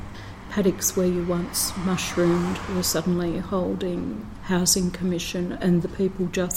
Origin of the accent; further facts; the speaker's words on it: Dandenong, Victoria, Australia; I grew up in Dandenong when it was a little market town, a very tiny market town, known as the gateway to Gippsland.